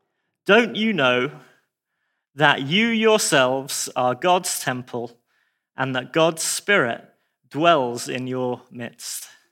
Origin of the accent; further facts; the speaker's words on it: England, United Kingdom; now in Scotland, United Kingdom; So having lived in Scotland for 25 years as an English person, I now realize there's a better translation available.